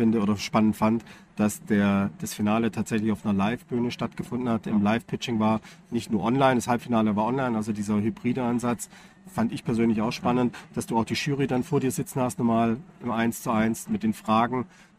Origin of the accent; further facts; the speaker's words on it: Stuttgart, Baden-Württemberg, Germany; Also ich komme aus Stuttgart, ich kenne es.